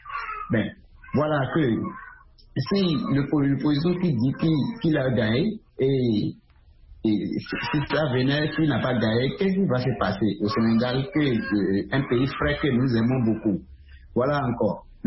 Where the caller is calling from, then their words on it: Benin; C'est tout ce que moi, j'aimerais dire aux peuples béninois, aux peuples africains, ça.